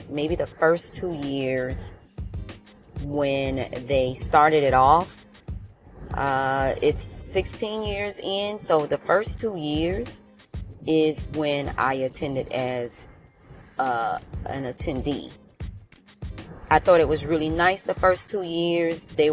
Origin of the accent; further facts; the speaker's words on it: Miami Gardens, Florida, United States; I'm born and raised in Miami-Dade County, and I grew up in Kara City, now known as Miami Gardens.